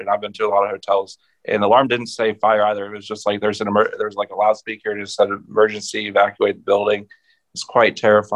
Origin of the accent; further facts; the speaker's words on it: United States; Oh, yeah. I am an American.